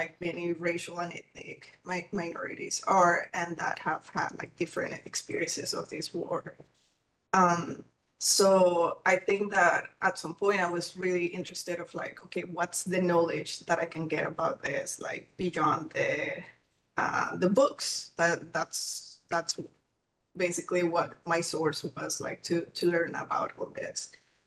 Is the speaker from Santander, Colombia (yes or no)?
no; Bogotá, Colombia; English is a second language; So I grew up in Bogota, that's Colombia's capital, and I'm also part of the racial majority. So the racial majority would be like mixed race people.